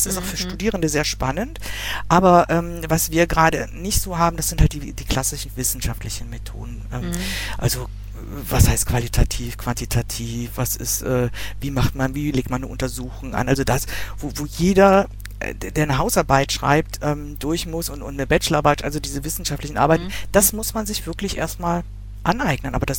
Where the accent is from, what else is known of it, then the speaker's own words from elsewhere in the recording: Bavaria, Germany; Also ich komme aus dem Münchner Bereich.